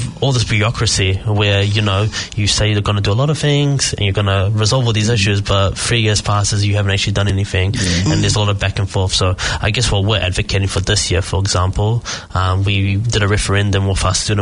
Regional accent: New Zealand; I grew up here. I was born and raised out in the Havelli

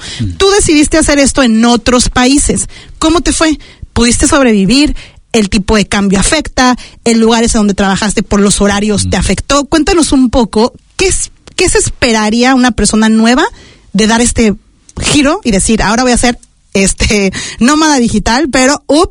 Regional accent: Mexico; now in New Zealand; yo, como mexicana

